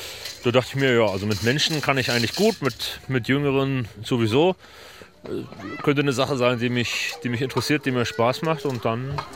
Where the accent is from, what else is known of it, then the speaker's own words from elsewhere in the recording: Wittenberge, Brandenburg, Germany; auch in meiner Heimatstadt in Wittenberge haben wir früher immer überlegt